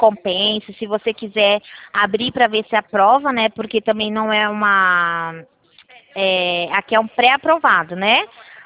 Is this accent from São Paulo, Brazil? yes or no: yes; Rio Claro, São Paulo, Brazil; Eu sou aqui de Rio Claro.